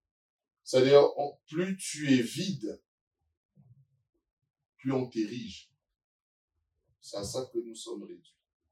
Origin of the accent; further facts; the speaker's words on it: Lille, Hauts-de-France, France; On est tous de Moulin, Belfort, à Lille.